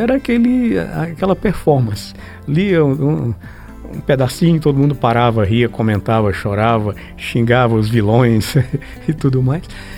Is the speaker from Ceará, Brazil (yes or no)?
yes; Crateús, Ceará, Brazil; also born or lived in Nova Russas; eu vivi em Crateús praticamente a minha infância e adolescência, que eu saí de Nova Russas muito pequeno, com menos de 5 anos.